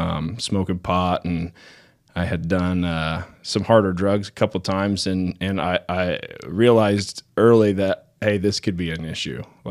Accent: Tipton, United States; So I grew up in the First Baptist Church in Tipton

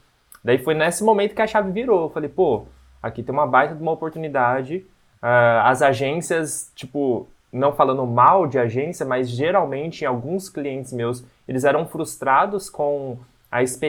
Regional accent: Londrina, Paraná, Brazil; now in Barueri, Brazil; Eu sou aqui de Londrina, atualmente não moro aqui, moro em Alfa, que é em Barueri, fica uns 20 minutos de São Paulo.

